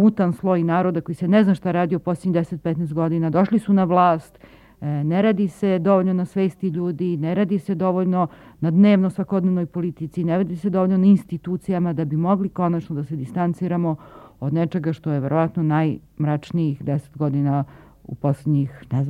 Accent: Italy; gde sam ne samo boravila, nego živela u Rimu, ja sam odrasla u Italiji

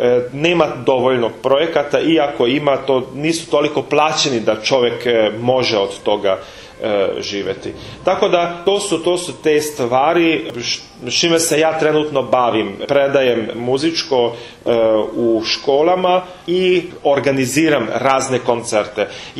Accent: Bajmok, Vojvodina, Serbia; also born or lived in Subotica / Hungary / Austria; ja sam rođen u Subotici. Zapravo u bolnici sam se rodio, ali nedaleko od Subotice u Bajmoku sam odrastao do svojih 16, znači do gimnazije sam bio u Bajmoku. Gimnaziju sam već ovdje u Subotici pohađao i maturirao. Kasnije sam otišao, bio sam u Mađarskoj dugo godina

